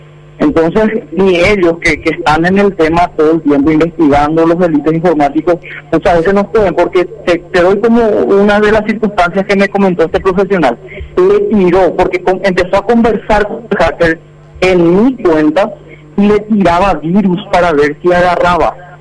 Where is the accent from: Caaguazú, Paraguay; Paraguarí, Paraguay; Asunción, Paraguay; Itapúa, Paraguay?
Itapúa, Paraguay; Encarnación; De Encarnación, de la ciudad de Encarnación.